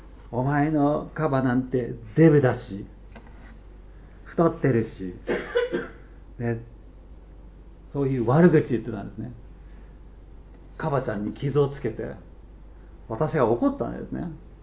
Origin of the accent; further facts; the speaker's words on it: United States; しかも、英語で聞き取ってるので、私たちがアメリカ人なので、よく、Oh my God! って遊びながら言うんです。